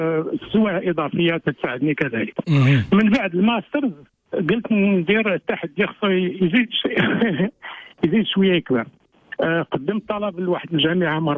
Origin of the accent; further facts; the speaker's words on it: Marrakesh, Marrakesh-Safi, Morocco; moved away as an adult; also born or lived in Rabat; now in United States; أنا أصلا من اصلا من مراكش ومن اللي خديت البكالوريا في العلوم التجريبيه مشيت للجامعه محمد الخامس في الرباط